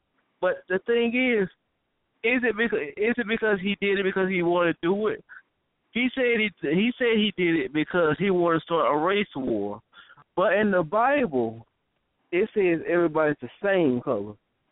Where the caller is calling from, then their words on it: Bradley, South Carolina, United States; I'm coming from Bradley, South Carolina.